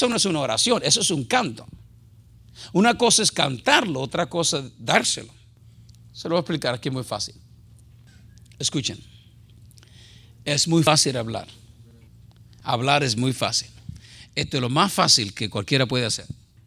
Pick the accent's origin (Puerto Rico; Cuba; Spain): Puerto Rico; yo soy puertorriqueño 100%, y si no me creen, háganme enojar.